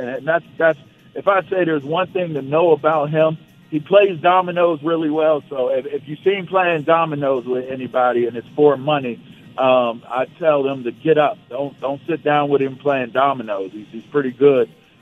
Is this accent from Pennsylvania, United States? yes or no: yes; Pittsburgh, Pennsylvania, United States; I'm from Pittsburgh, so I naturally hate the Raiders and the Cowboys.